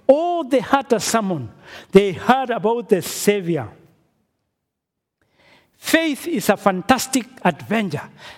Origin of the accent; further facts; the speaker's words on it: Kenya; since I come from Kenya